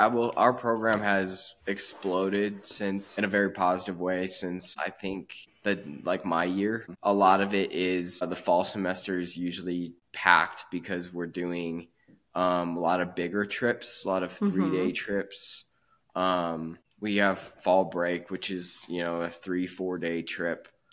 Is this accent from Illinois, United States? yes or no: no; Colorado, United States; Yeah, so I grew up here in Colorado, so I was very outdoorsy.